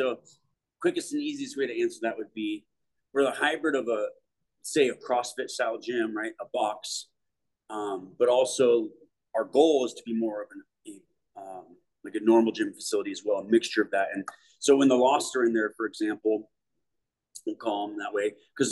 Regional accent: Coeur d'Alene, Idaho, United States; We are from Coeur d'Alene, Idaho.

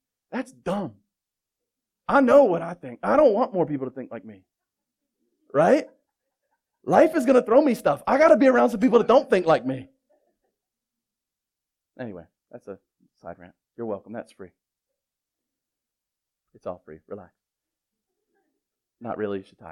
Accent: Baltimore, Maryland, United States; But that's because I'm from Baltimore.

